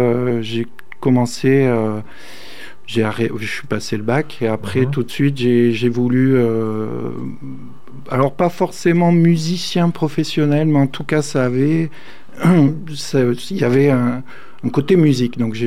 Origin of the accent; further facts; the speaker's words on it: Gap, Provence-Alpes-Côte d'Azur, France; born there; Oui, alors je suis né à Gap, dans les Hautes-Alpes. Je suis un montagnard. En 82, alors je ne sais plus quel âge ça me fait, mais plus de 40.